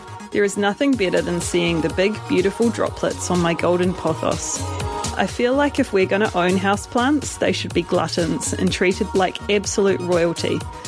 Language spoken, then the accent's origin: English; Wellington, New Zealand; I'm from Wellington, New Zealand.